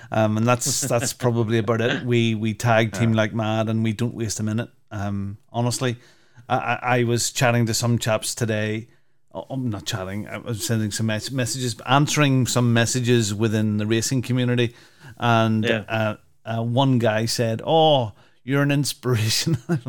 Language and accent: English; Cork, Munster, Ireland; How's it going, boy? I'm from Cork. How you doing?